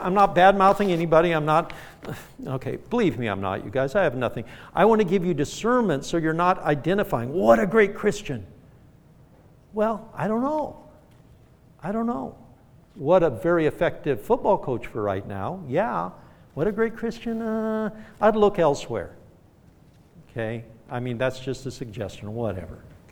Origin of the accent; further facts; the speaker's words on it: Arizona, United States; I like the Suns because I came from Arizona.